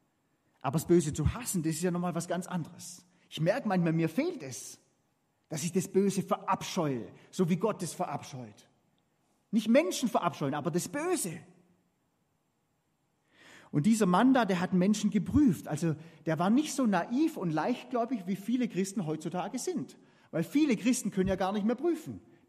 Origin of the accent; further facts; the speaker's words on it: Southern Germany, Germany; das ist oft was ganz anderes, wie das, was wir als Süddeutsche oft drunter verstehen